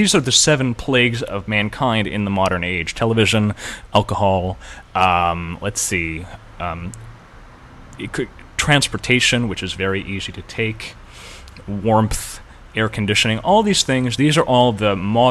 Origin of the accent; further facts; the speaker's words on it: Canada; and as speaking as a Canadian, I'm incredibly proud of it